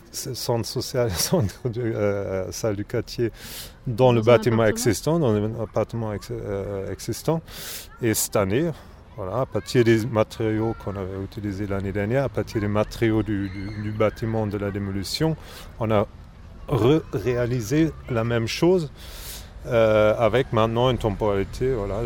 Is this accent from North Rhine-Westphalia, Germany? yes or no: no; Berlin, Germany; French is a second language; Moi je suis allemand, je viens de Berlin.